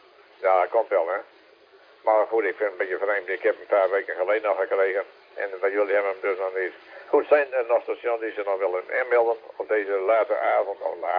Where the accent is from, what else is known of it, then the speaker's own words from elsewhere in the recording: Zuid-Horn, Groningen, Netherlands; uit Zuid-Horn, provincie Groningen.